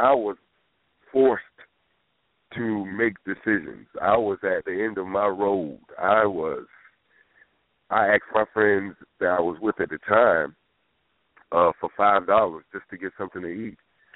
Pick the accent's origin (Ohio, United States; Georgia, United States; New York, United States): Georgia, United States; Savannah; where I grew up in Savannah, Georgia, and the projects of Fellwood Homes, and then we ended up moving towards Tatumville